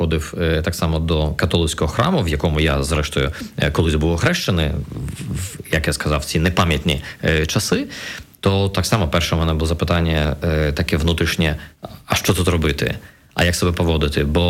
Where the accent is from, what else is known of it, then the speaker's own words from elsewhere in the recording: Odesa, Odesa Oblast, Ukraine; Я виріс, народився і виріс в Одесі, а це є такі регіони, будемо говорити, не дуже релігійні.